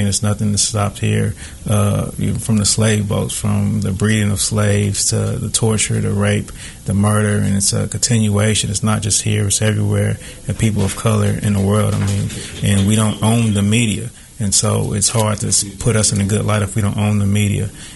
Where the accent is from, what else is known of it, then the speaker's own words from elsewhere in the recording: Kansas City, Missouri, United States; I came from Kansas City, Missouri, inner city, but went to school out in Johnson County.